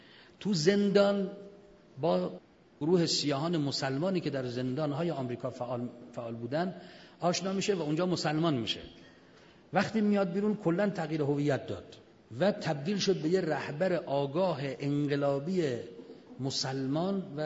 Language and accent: Persian; Iran; ما از ایران آمدیم چند دقیقه صحبت کنیم